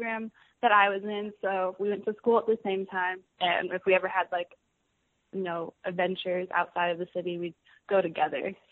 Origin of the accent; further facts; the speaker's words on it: Reno, Nevada, United States; I'm from Reno, Nevada